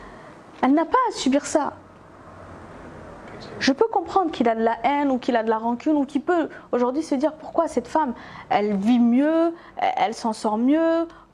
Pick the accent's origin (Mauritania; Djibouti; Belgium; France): Djibouti; je suis djiboutienne